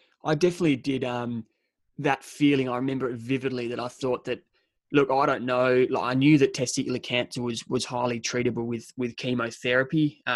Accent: Adelaide, South Australia, Australia; And then I could have commenced the chemotherapy back home in my hometown being Adelaide.

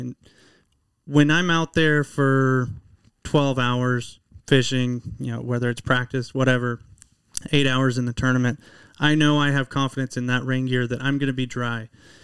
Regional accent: West Coast, United States; the biggest advantage you get from growing up in the West Coast.

